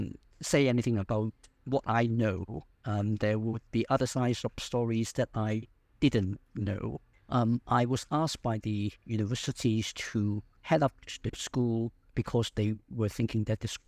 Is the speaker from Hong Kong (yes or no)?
yes; Hong Kong; born there; I was born in Hong Kong and I went to Oxford in 1981.